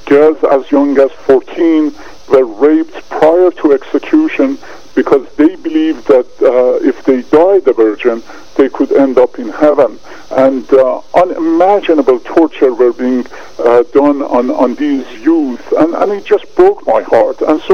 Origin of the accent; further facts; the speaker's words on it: Tehran, Tehran Province, Iran; now in United States; I came to U.S. Early 70s. I was born and raised in Tehran, Iran, during the Shah's era.